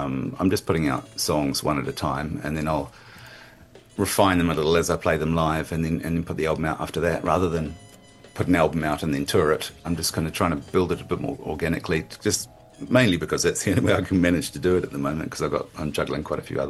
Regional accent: Christchurch, Canterbury, New Zealand; born there; I was born in Christchurch, so I'm back there quite frequently for family.

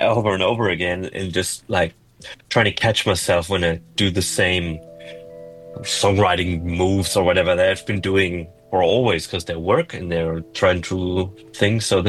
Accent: Germany; English is a second language; now in New Zealand; I'm from Germany. I moved here 10 years ago

